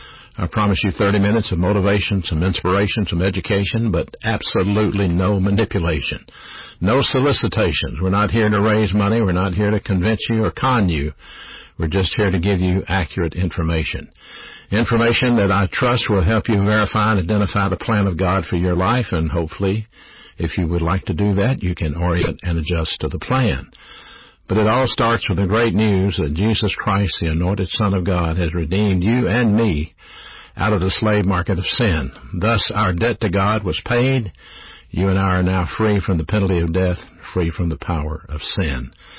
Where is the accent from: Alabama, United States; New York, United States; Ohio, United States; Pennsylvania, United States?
Alabama, United States; Birmingham; But let me back up. I grew up in Birmingham, Alabama, in a single-parent home.